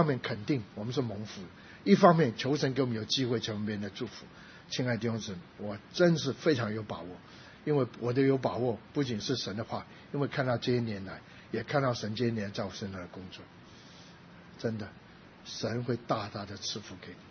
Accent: Guangdong, China; 那我们广东人蛮绝的

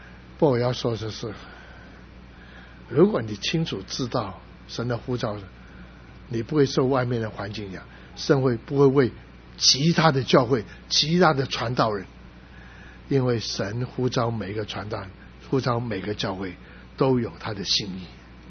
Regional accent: Guangdong, China; 因为我是广东人，所以我3个国语的讲两个主日，广东话讲一个主日，英文讲一个主日。

